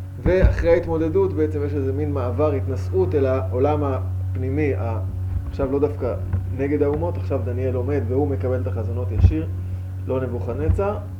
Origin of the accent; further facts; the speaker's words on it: Jerusalem, Jerusalem District, Israel; אולי פתאום יהיה על שבועות, אני מירושלים